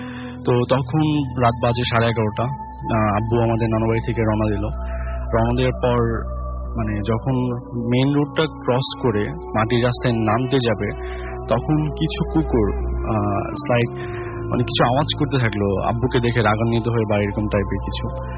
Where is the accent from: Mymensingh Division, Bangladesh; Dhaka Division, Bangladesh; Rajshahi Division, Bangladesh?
Mymensingh Division, Bangladesh; Sherpur; আমি শেরপুর থেকে এসেছি